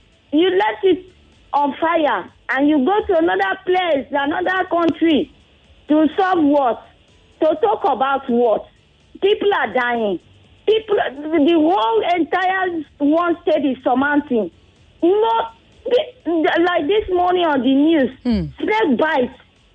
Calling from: Agbado, Lagos, Nigeria; I'm calling from Agbado.

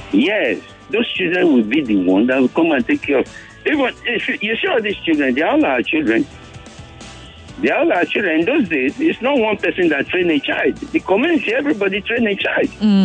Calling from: Ajah, Lagos, Nigeria; I'm calling from Aja area.

